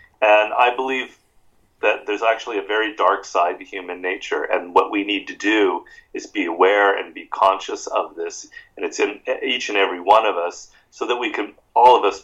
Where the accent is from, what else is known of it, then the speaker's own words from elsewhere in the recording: United States; You know, how growing up in the United States, as I have, I'm 57, so the 60s and the 70s were my formative years.